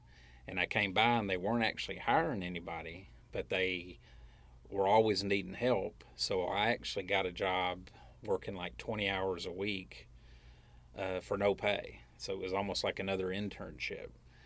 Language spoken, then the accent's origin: English; Hope, Arkansas, United States; my hometown because I'm from Hope.